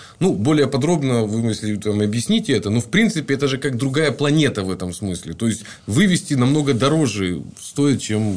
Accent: Novosibirsk, Novosibirsk Oblast, Russia; Мой родной город.

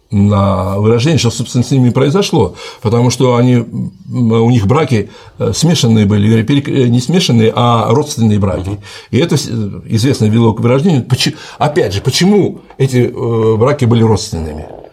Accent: Tbilisi, Georgia; Вот у меня, где я вырос в Тбилиси, был странный человек

